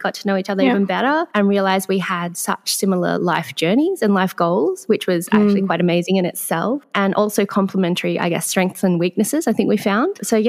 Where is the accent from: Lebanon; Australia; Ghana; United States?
Australia; Sydney, New South Wales; also born or lived in Singapore; I was born in Sydney, Australia, and I've lived here pretty much all my life, except for a few years in Singapore when my dad was just placed on business there. My parents are of a Singaporean and Malaysian heritage.